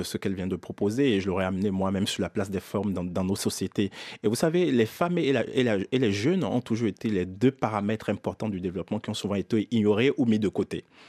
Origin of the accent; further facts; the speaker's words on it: Benin; moved away as an adult; now in France; Je suis né au Bénin, j'ai grandi au Bénin jusqu'à l'âge de 18 ans avant de venir faire mes études en France.